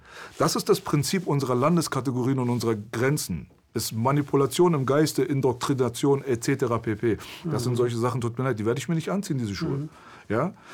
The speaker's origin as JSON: {"language": "German", "country": "Iran", "lives_now": "Germany", "said": "ich komme aus dem Iran, wie gesagt, persische History ist ein paar tausend Jahre alt und das wirst du mir nicht wegnehmen."}